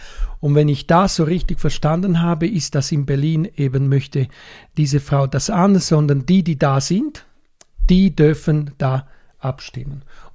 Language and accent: German; Switzerland; die Großstädte bei uns in der Schweiz